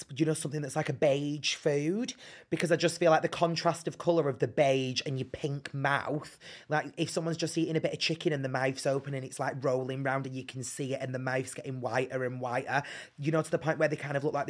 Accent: Bolton, North West England, United Kingdom; I'm from Bolton, so you know that posh is my first language.

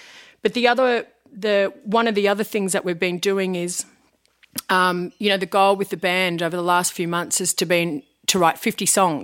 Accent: Wangaratta, Victoria, Australia; Pretty much was. I'm from Wangaratta, so there's no doubt that's what it was.

